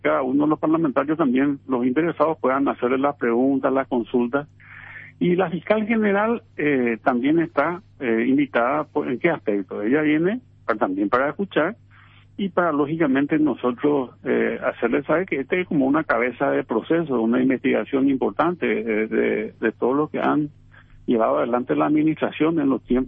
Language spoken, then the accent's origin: Spanish; Paraguay; como paraguayo